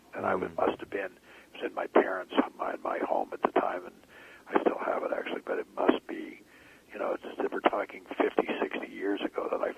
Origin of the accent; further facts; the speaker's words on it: United States; from the time I grew up in the United States, but from the time I was young, there was something about art that just spoke to me.